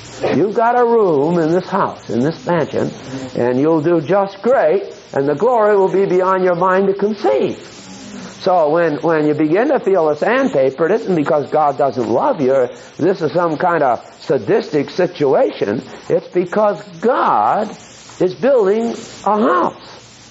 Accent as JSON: {"language": "English", "region": "Maine", "country": "United States", "tie": "born there", "said": "I was born in Maine, and it broke my thermostat."}